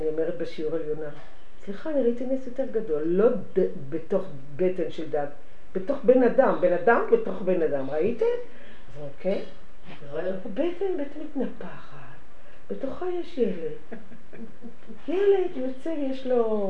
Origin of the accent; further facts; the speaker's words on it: Jerusalem, Jerusalem District, Israel; אני ירושלמי, גם אמא שלי, אופי ירושלמי כזה